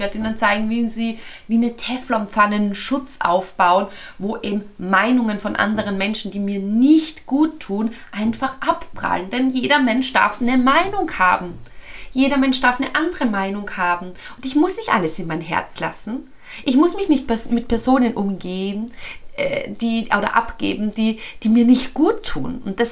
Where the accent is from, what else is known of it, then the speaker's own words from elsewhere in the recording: Austria; eine Gelse bei uns in Österreich